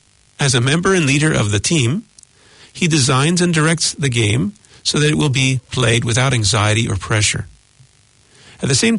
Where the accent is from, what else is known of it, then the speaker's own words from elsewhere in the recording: United States; Number two, I'm from America originally.